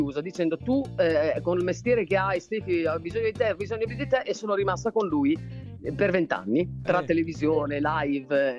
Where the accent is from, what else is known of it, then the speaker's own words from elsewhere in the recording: Cento, Emilia-Romagna, Italy; also born or lived in Milan; mi sono trasferita in quel periodo a Milano, io sono emiliana, sono di Cento in provincia di Ferrara, e io mi sono trasferita a Milano per 12 anni